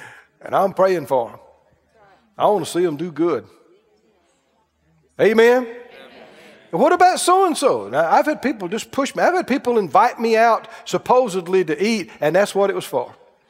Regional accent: Mississippi, United States; accent: drawl; And somebody asked me where I grew up, and I told them Mississippi.

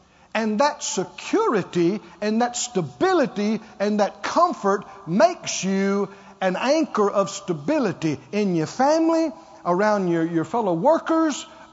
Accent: the South, United States; You can tell I'm from the South when I call a few names.

